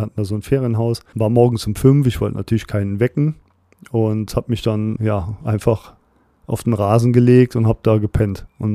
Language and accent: German; Trier, Rhineland-Palatinate, Germany; mein Heimatort, also Trier.